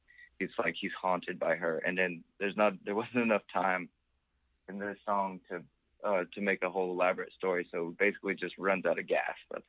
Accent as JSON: {"language": "English", "town": "Denver", "region": "Colorado", "country": "United States", "tie": "born or raised there", "said": "I grew up in Denver, and it just wasn't, you know, it didn't seem like a thing that I'd ever seen before."}